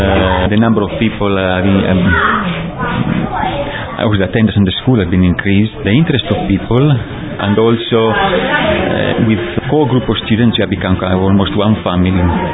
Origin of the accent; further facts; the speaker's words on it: Italy; I am from Italy.